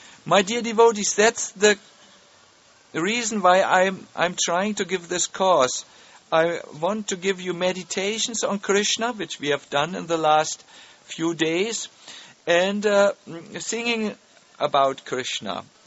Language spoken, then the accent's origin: English; Germany; As, you know, we are from Germany.